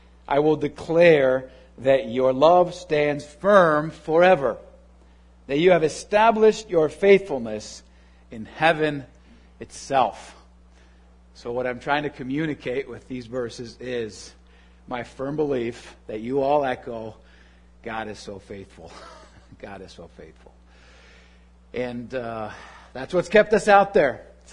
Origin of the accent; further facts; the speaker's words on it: Spain; English is a second language; now in Grand Rapids, United States; I was born and raised in Spain.